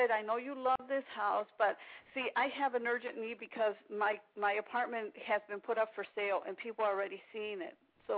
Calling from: Chicago, Illinois, United States; from Chicago.

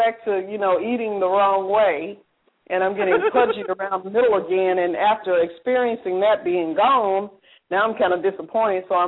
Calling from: Memphis, Tennessee, United States; I'm calling from Memphis.

